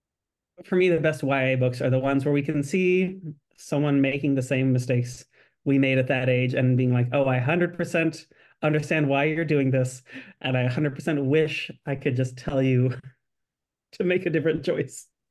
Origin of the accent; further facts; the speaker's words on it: Kansas City, United States; growing up in Kansas City in, you know, the late 90s and early 2000s.